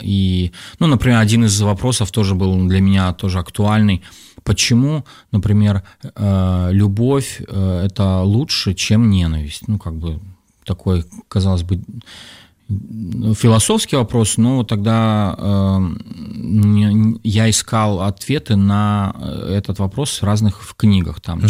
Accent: Turkistan Region, Kazakhstan; now in Saint Petersburg, Russia; я приехал из Южного Казахстана, вот, и приехал, чтобы начать учиться в политехе питерском. Пришел я к Богу там же, в Южном Казахстане

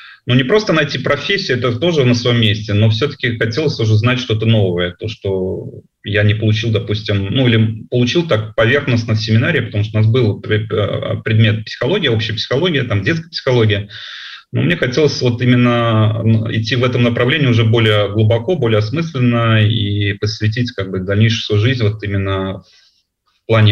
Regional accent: Tashkent, Uzbekistan; Я сам родом из Ташкента.

